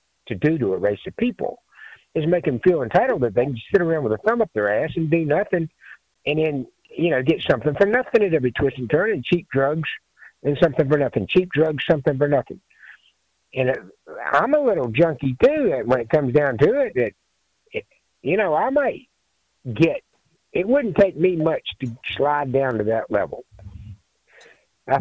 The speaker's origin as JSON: {"language": "English", "town": "Atlanta", "region": "Georgia", "country": "United States", "said": "But I'm from Atlanta, and the socialist movement there is just alive and well, my friends."}